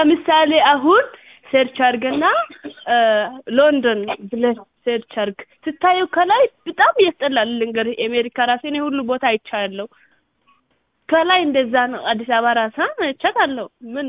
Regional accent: Senafe, Southern Region, Eritrea; እኔ የተወለድኩት ሌላ ቦታ ነው ልንገርህ። እስከ 7-8 ዓመት የሚሆን ድረስ ሌላ ቦታ ነበርኩ። ከዛ ወደ ሰንአፈ መጣሁ። ሰንአፈ ውስጥ ቢያንስ 7 ዓመት ምናምን እንደውም ተቀምጫለሁ።

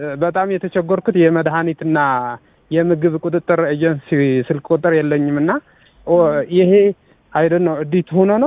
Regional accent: Tigray, Ethiopia; እኔ ከትግራይ ነኝ

